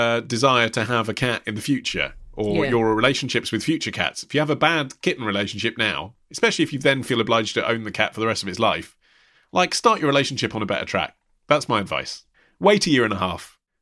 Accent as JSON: {"language": "English", "country": "United States", "said": "Now, I'm American, I've owned dogs all my life, and I've never taken my dogs for 2-hour-long walks per day."}